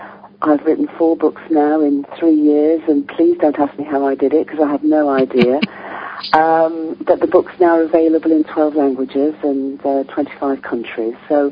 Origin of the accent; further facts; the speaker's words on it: the north of England, United Kingdom; I'm English, I'm British. I'm based in a beautiful part of England, near Avebury, which is a sacred landscape. I grew up in the north of England, daughter of a coal miner